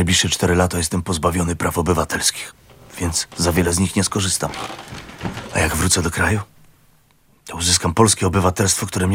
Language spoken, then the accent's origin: Polish; Lviv, Lviv Oblast, Ukraine; now in Poland; Pochodzę z rodziny polskiej. Urodziłem się we Lwowie, który wtedy od kilku stuleci był miastem polskim. Chodziłem do polskiej szkoły, nawet po zajęciu Lwowa przez Sowietów uczyłem się w polskiej szkole.